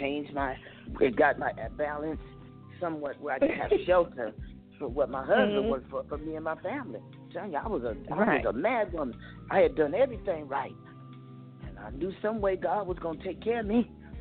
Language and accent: English; Chicago, Illinois, United States; now in Tracy, United States; I'm from Chicago